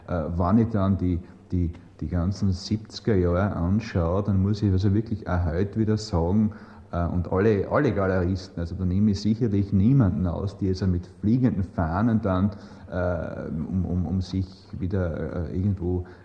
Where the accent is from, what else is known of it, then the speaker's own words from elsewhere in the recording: Austria; vor dem Gesetz als Österreicher im Ausland habe ich müssen als bildender Künstler offiziell auftreten